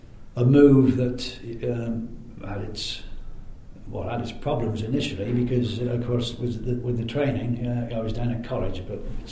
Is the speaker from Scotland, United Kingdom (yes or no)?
no; Stroud, South West England, United Kingdom; And of course Stroud was my hometown or home club, which I joined in 1956